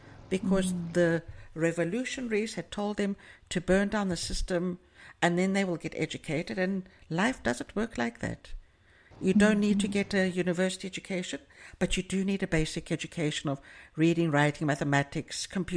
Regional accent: South Africa; born there; I'm South African born, and I'm also old, which means I lived through the apartheid years, and I lived through the Soweto riots of 76

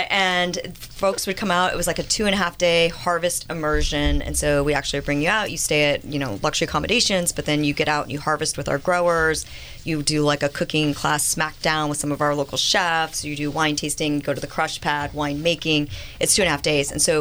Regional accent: Sioux Falls, South Dakota, United States; I was from Sioux Falls, so yeah. That was kind of my roots.

